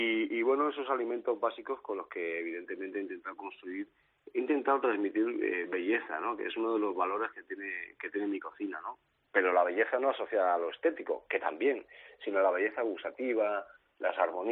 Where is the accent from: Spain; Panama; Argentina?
Spain; Alicante, Valencian Community; Yo soy de aquí de Alicante, el turrón es muy típico.